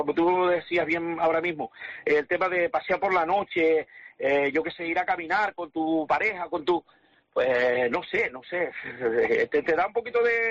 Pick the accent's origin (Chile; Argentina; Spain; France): Spain; Buenavista del Norte, Canary Islands; Yo soy de Cuna, de Buenavista